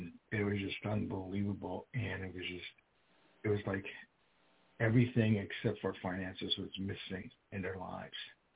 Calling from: New York, United States; also born or lived in Los Angeles; And I'm calling from New York.

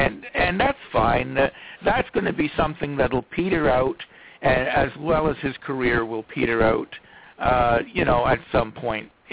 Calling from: Medoc, Ontario, Canada; I'm calling from Canada, from a small village called Medoc, Ontario, Canada.

